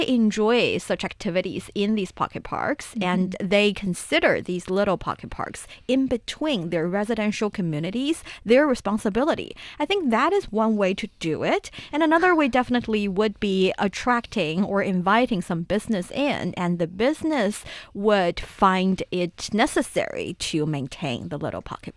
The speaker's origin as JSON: {"language": "English", "town": "Taiyuan", "region": "Shanxi", "country": "China", "tie": "born or raised there", "said": "I remember there are two really nearby pocket parks in my hometown, Shanxi Province, in the city of Taiyuan."}